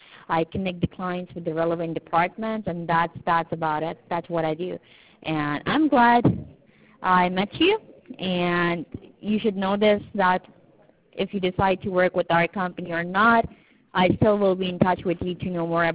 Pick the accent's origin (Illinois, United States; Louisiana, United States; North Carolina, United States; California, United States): California, United States; now in Canada; I am from California.